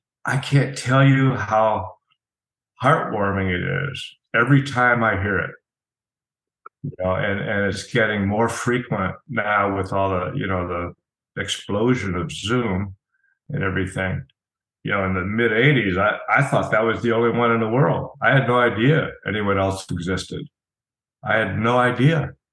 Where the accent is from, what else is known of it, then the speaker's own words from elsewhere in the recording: Boca Raton, Florida, United States; I was very fortunate that secular meetings started in my hometown back in the mid-80s. This was in Boca Raton, Florida.